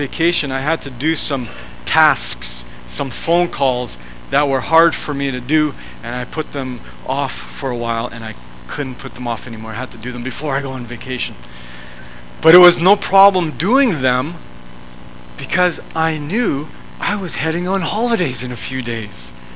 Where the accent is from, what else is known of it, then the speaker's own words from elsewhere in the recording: Canada; well, I'm a pastor and I'm a father and I'm a husband and I'm a Canadian.